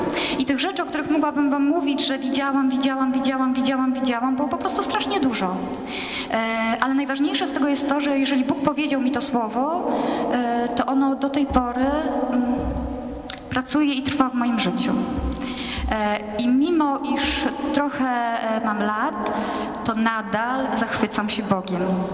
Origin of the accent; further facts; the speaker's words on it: Warmian-Masurian Voivodeship, Poland; Ja pochodzę z Mazur, więc podróż w góry trwała tak, że wsiadało się wieczorem i rano się było w górach.